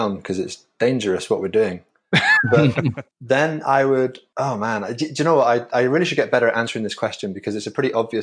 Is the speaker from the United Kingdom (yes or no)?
yes; York, Yorkshire and the Humber, United Kingdom; I hail originally from Old York in the UK.